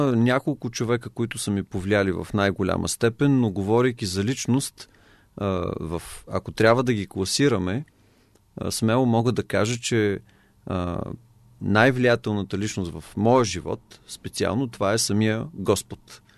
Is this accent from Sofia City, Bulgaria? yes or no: no; Smolyan, Smolyan Province, Bulgaria; понеже родом съм от Смолян, в Родопите